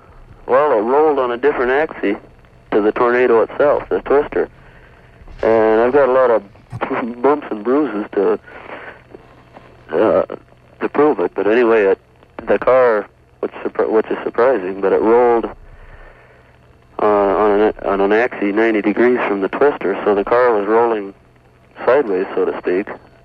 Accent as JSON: {"language": "English", "town": "Mound", "region": "Minnesota", "country": "United States", "said": "I'm from Mound. I live on Island Park, though."}